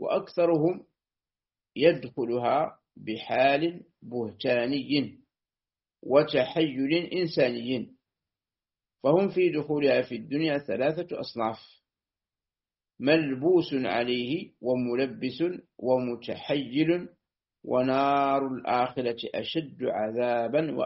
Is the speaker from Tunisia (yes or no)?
no; Algeria; عندنا في الجزائر فرق